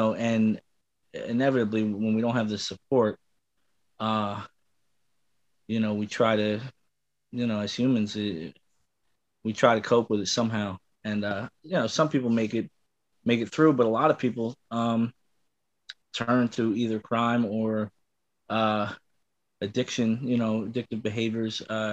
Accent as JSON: {"language": "English", "town": "Allentown", "region": "Pennsylvania", "country": "United States", "tie": "born or raised there", "also_born_or_lived": "Bethlehem", "said": "No, I'm born and raised in Lehigh Valley. Really, I grew up in Allentown on Fifth and Liberty, although I was born in Bethlehem."}